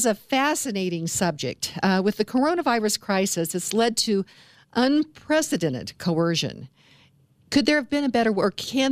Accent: Kansas, United States; And, yes, because I'm from Kansas, I would know that.

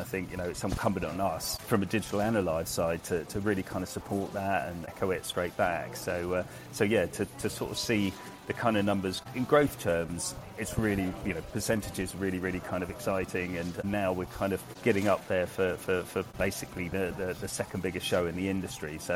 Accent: London, United Kingdom; I'm from London originally myself

